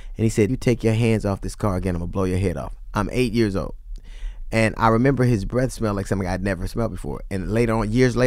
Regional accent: Los Angeles, California, United States; And I remember 8 years old growing up in Los Angeles.

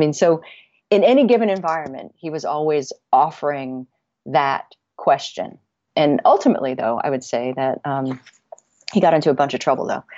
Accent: Connecticut, United States; one of the best sources for it is a local history written by a historian that comes from my hometown in Connecticut in the 19th century.

